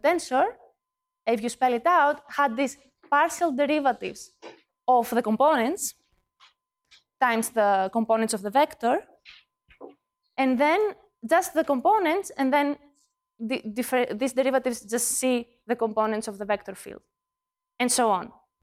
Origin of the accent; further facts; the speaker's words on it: Greece; I tend to say xi because I'm from Greece